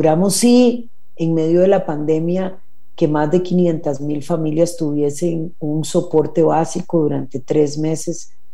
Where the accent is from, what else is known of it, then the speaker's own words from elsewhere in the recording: Costa Rica; yo soy vicepresidenta de Costa Rica porque soy costarricense